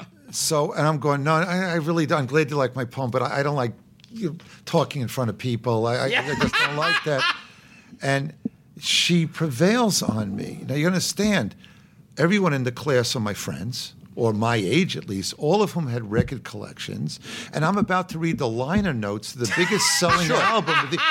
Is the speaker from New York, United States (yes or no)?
yes; Brooklyn, New York, United States; born there; I was born in Brooklyn. My dad always had his place in Manhattan. The Yankees were in the Bronx.